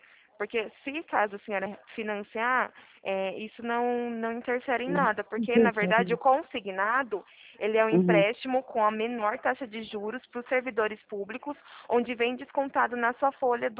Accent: São Paulo, Brazil; Isso, eu sou daqui do interior de São Paulo

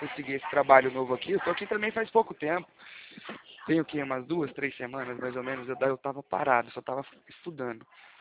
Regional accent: Leme, São Paulo, Brazil; Sou aqui de Leme, cara.

